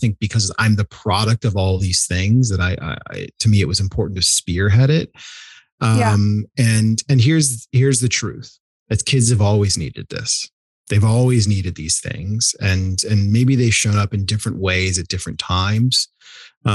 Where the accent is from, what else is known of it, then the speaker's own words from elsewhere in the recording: Portland, Oregon, United States; While we grew up in Southwest Portland, we'd often sort of make our way over to Northeast and North Portland, where most of the Black population in Portland is.